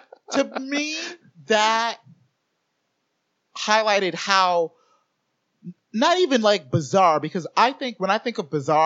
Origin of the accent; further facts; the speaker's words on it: Orlando, Florida, United States; So, like, you know, growing up in Orlando, I love MGM Studios, like Hollywood Studios now.